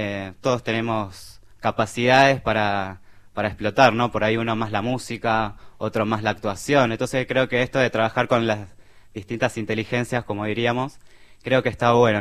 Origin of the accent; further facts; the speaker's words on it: Corrientes, Argentina; born there; Yo nací en Corrientes.